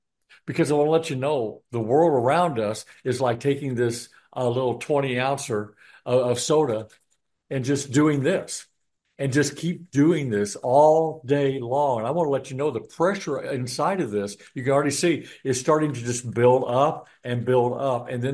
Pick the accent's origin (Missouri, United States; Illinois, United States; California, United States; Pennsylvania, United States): Illinois, United States; I grew up in Illinois.